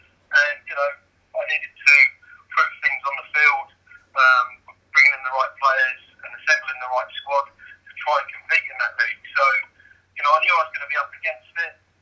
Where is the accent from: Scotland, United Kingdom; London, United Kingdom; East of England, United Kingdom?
East of England, United Kingdom; Bedford; Although I lived away in the week in Hereford, I came home to my hometown, Bedford.